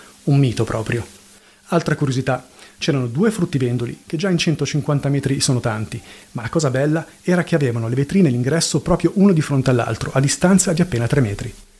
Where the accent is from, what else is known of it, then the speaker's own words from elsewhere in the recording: Casnate con Bernate, Lombardy, Italy; Siamo a Casnate Convernate, il mio paese. Qui sono nato, cresciuto e ancora adesso abito.